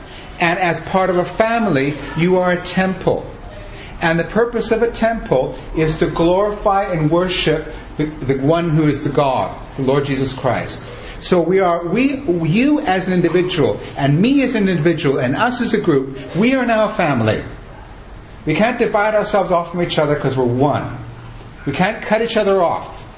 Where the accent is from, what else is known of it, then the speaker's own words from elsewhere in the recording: England, United Kingdom; also born or lived in Germany / Italy; I was born in Germany. I'm an American. Grew up in England. Lived in Italy for 10 years.